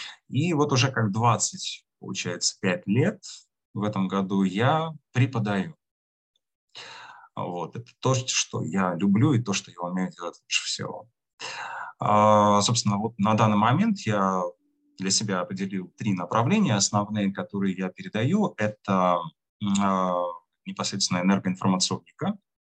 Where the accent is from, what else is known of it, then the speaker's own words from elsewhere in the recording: Rostov-on-Don, Rostov Oblast, Russia; в городе, где я жил, да, где я родился, в Ростове-на-Дону